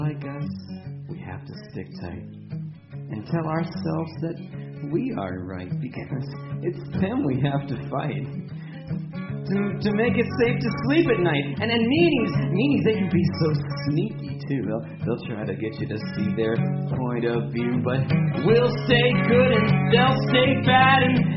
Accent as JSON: {"language": "English", "town": "New York City", "region": "New York", "country": "United States", "tie": "born or raised there", "said": "I grew up in Peter Cooper Village in New York City, in my playground with the monkey bars, with the metal and the rubber over the concrete."}